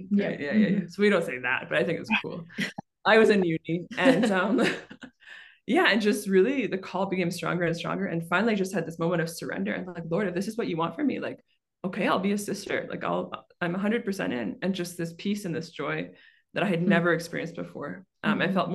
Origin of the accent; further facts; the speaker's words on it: Western Canada, Canada; I'm Canadian, so born in Canada, so Western Canada. I always say where I'm from, it's so cold in the winter that you have to plug your car in because the oil will freeze.